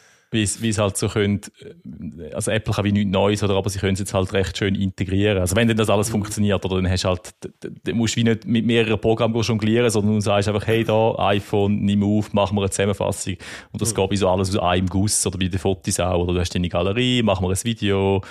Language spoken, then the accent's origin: German; Thurgau, Switzerland; accent: Thurgau dialect; ich bin überrascht gewesen, wie gut dass es mindestens mein Thurgauer Dialekt da erkennt